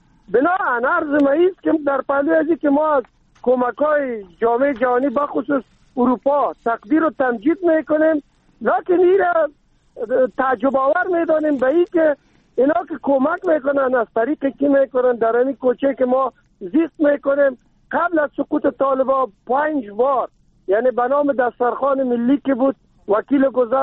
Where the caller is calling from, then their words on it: Kabul, Afghanistan; از ولایت کابل.